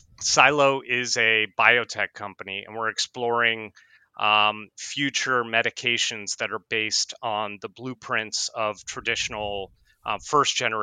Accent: White Plains, New York, United States; now in Sydney, Australia; Yeah, I was born in New York City, raised in the suburbs of New York in a place called White Plains, and live in Sydney at the moment by the beach in Coogee.

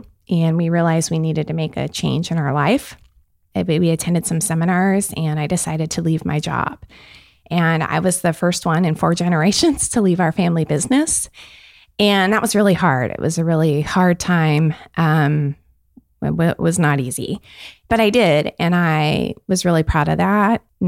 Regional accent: Vancouver, Washington, United States; Well, I am originally from Vancouver, born and raised here. I left for a while to attend college in Missoula, Montana.

